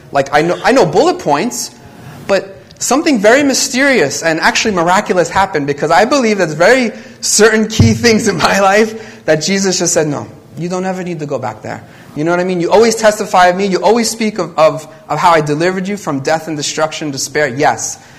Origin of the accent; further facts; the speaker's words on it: New York, United States; if we were in my hometown of New York, I come across people, right?